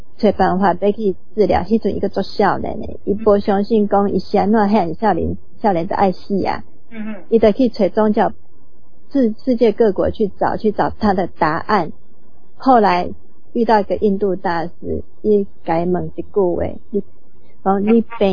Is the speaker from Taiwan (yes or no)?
yes; Taiwan; 现在我们台湾人的问题也是这样